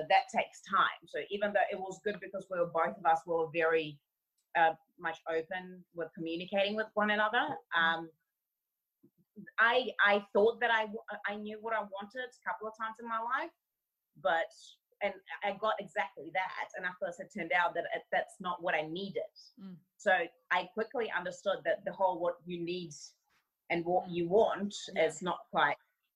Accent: Russia; I'm from Russia.

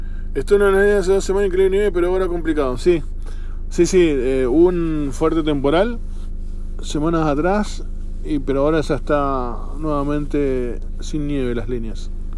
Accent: Buenos Aires, Argentina; also born or lived in Ushuaia; A mí me encanta Buenos Aires, de hecho yo soy de Buenos Aires.

